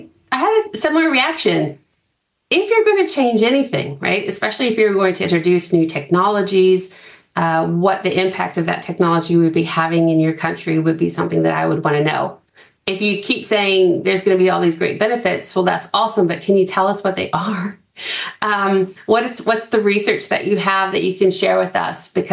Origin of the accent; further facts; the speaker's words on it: United States; now in New Zealand; I'm an American looking into New Zealand and thinking it's the cleanest, greenest place I've ever been to.